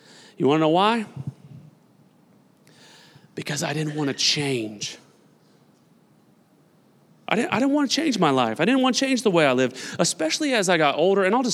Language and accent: English; Newton, Kansas, United States; Come on, I was born and raised in Newton, Kansas. We went to church every Sunday.